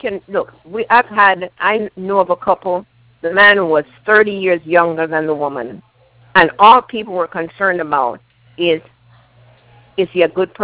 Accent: Jamaica; born there; accent: Jamaican; My mother's family came from the Canary Islands and lived in Cuba, and I was born in Jamaica.

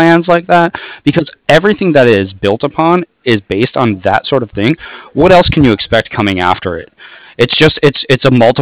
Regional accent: San Francisco, California, United States; now in San Diego, United States; See, I'm originally from San Francisco.

